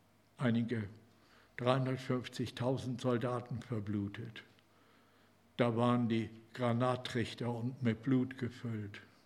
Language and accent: German; Northern Germany, Germany; Als Norddeutscher haben wir da ja nicht so viel Erfahrung.